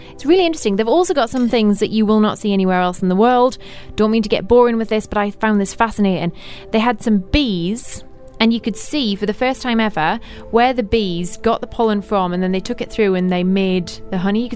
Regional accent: North East England, United Kingdom; accent: Geordie; I felt terrible because she said, I can't really understand your accent. Because I'm Geordie.

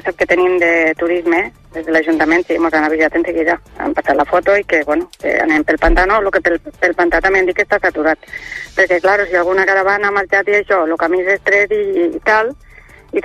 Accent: Catalonia, Spain; now in Beceite, Spain; jo, bueno, soc catalana del poble del costat, però ja fa 30 anys que vinc aquí, que estic casada aquí.

